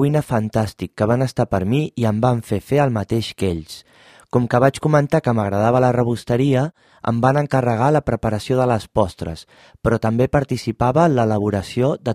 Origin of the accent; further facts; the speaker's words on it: Girona, Catalonia, Spain; com que sóc de Girona i les pràctiques les vaig fer a Barcelona, em vaig passar l'estiu amunt i avall